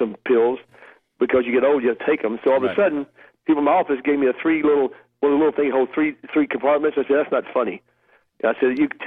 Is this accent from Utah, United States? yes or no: no; Tennessee, United States; I'm from Tennessee. I never saw a snake.